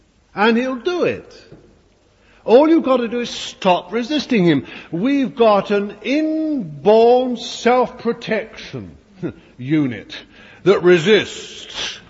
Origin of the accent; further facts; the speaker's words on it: Bethnal Green, London, United Kingdom; born there; I was born in Bethnal Green.